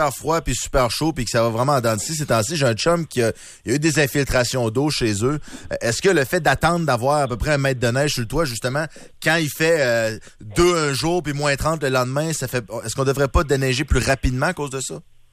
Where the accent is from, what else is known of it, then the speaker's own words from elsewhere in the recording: Lévis, Quebec, Canada; Moi, je viens de Lévis. Puis à Lévis, ça fait quand même quelques années qu'il y a le bac brun du compost.